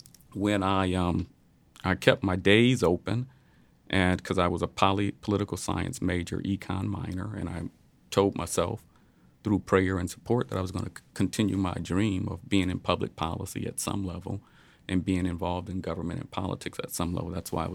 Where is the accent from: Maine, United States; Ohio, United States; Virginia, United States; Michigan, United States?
Michigan, United States; Detroit; I had already known all the Democrats because I grew up in Detroit.